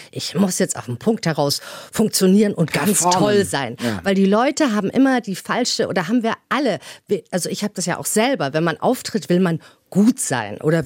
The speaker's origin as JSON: {"language": "German", "region": "Hamburg", "country": "Germany", "tie": "born or raised there", "said": "Ja, ich liebe Hamburg. Ich bin ja aufgewachsen draußen in Lemsal, so Alstertal"}